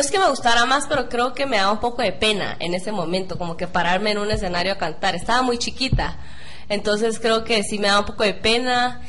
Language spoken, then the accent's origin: Spanish; Guatemala; fue cuando me fui a un campamento en el 2004 a Minnesota, que fuimos a representar a Guatemala. Era de ir a representar nuestra cultura como guatemaltecos.